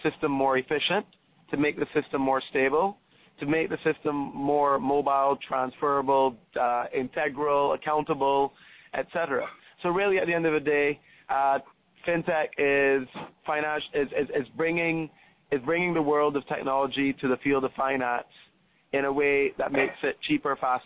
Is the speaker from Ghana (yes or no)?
no; Barbados; also born or lived in Canada; I was born in Barbados. Come from my mom's Trinidadian, my dad's Syrian. I did go to university in Canada, lived there for 4 years.